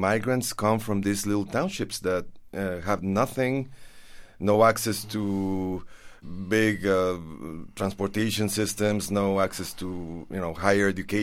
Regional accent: Mexico City, Mexico; now in New York, United States; I was born in Mexico City, born and raised, actually.

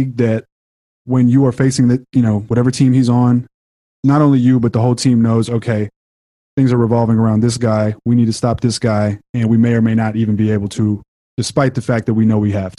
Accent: Houston, Texas, United States; he thinks I'm expecting you to say James Harden because I'm from Houston.

